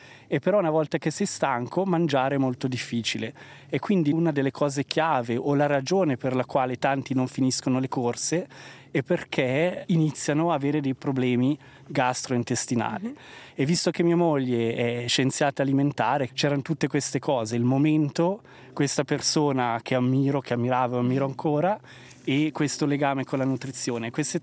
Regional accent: Cureglia, Ticino, Switzerland; now in Neuchâtel, Switzerland; ho 46 anni, vivo a Neuchâtel ma sono cresciuto a Coreglia in Ticino

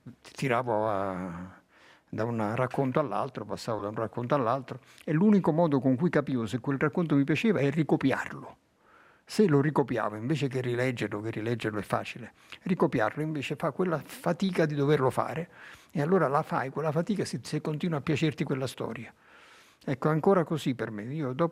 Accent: Naples, Campania, Italy; born there; Sì, sono nato a Napoli. La mia prima montagna è il Vesuvio, che pure ho salito perché mio padre mi ci ha portato un giorno d'inverno.

